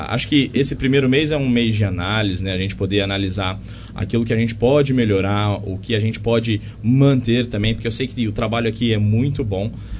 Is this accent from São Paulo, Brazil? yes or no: yes; Barretos, São Paulo, Brazil; now in Monte Alto, Brazil; Eu sou barretense, nascido e criado em Barretos, a terra do peão